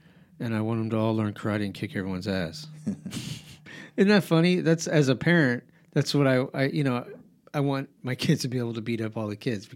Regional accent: Albuquerque, New Mexico, United States; I grew up in Albuquerque, much bigger schools, much bigger kind of group of people.

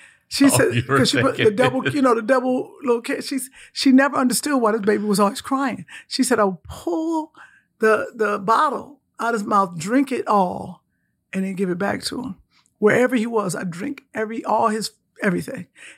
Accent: Cleveland, Ohio, United States; I am from Cleveland, Ohio.

